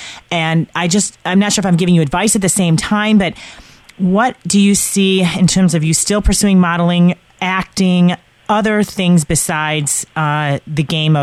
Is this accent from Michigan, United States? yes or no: yes; Michigan, United States; That's why it is. I'm from Michigan, so we're right.